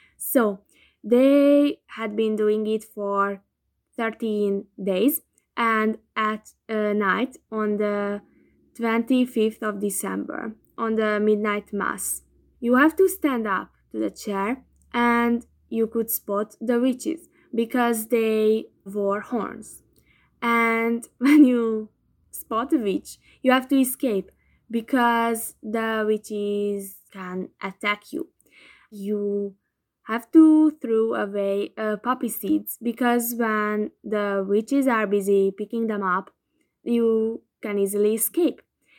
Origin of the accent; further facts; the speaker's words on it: Hungary; I'm from Hungary.